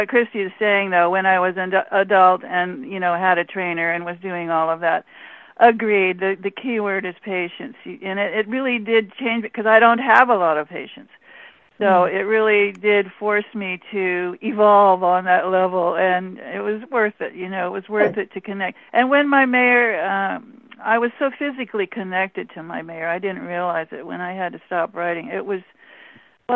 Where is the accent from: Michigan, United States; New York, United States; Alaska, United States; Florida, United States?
Alaska, United States; not, because I'm from Alaska.